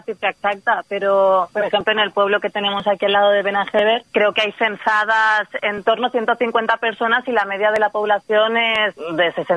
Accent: Valencia, Valencian Community, Spain; now in Ontinyent, Spain; Luego también hay gente que venimos de Valencia

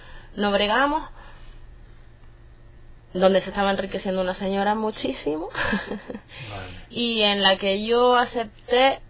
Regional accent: Canary Islands, Spain; moved away; Mirando al horizonte con llegar a Canarias, ver el mar, encontrarme con mi tierra y con...

